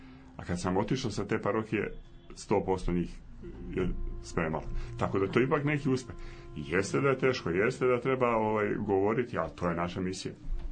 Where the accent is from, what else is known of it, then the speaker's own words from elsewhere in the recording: Dalmatia, Croatia; Mi smo Dalmatinci